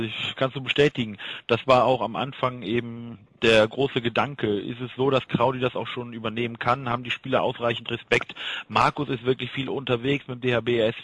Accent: Gummersbach, North Rhine-Westphalia, Germany; Gummersbach ist meine Heimat.

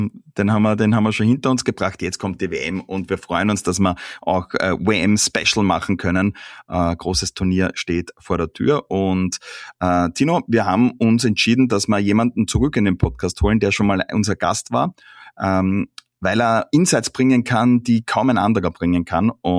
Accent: Austria; als Österreicher

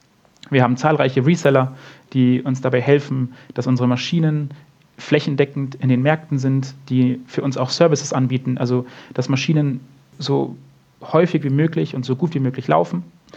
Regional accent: Munich, Bavaria, Germany; durch München laufe, also meine Heimatstadt sozusagen

